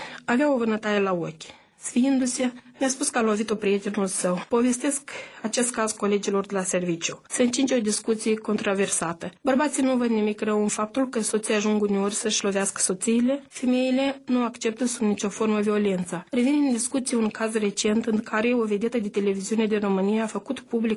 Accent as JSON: {"language": "Romanian", "town": "Bălășești", "region": "Sîngerei District", "country": "Moldova", "tie": "born or raised there", "said": "Am mers în satul meu natal, Bălășești-Sângerei, unde am făcut parastase tatălui meu"}